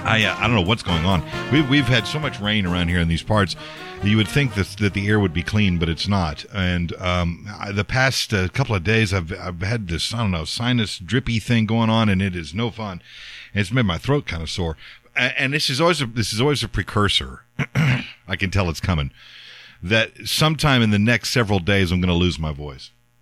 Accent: Texas, United States; I grew up in South Texas. You know, cedar fever is a thing down there.

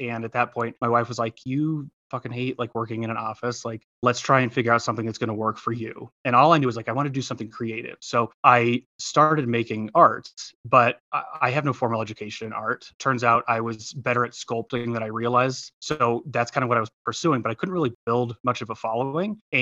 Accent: Midwest, United States; now in Colorado, United States; we live in Colorado now. I'm originally from the Midwest

